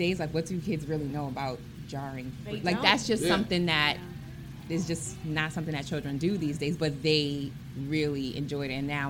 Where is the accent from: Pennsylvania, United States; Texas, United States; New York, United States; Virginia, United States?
New York, United States; I'm from New York, so we don't have farms where I live.